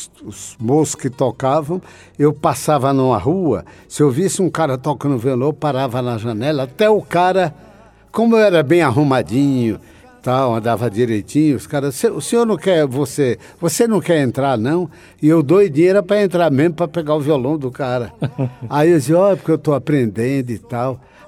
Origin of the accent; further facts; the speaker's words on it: Iguatu, Ceará, Brazil; also born or lived in Fortaleza; E foi assim que eu fui crescendo no Iguatu, e aos 10 anos fui para a capital, morar numa rua chamada Rua Assunção, que ficava ao lado do quartel da polícia.